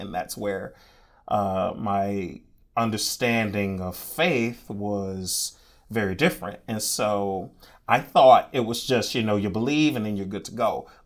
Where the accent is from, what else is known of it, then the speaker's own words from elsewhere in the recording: Tuskegee, Alabama, United States; Well, I am from Tuskegee, Alabama, born and raised. I am the oldest of three kids.